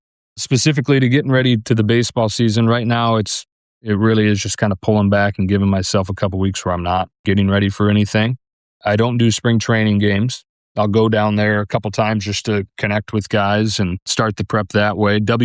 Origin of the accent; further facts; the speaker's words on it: Michigan, United States; growing up in Michigan, you could get WGN 720 sitting there, laying on the beach on Lake Michigan